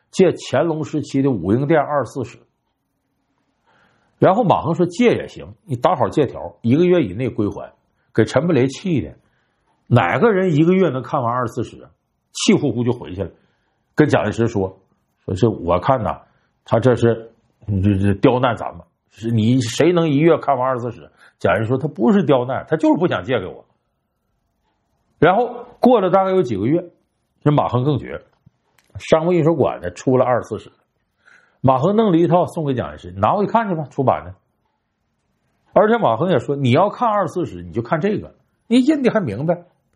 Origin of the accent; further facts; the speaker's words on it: Harbin, Heilongjiang, China; 我们老家哈尔滨有一个厂子叫轴承厂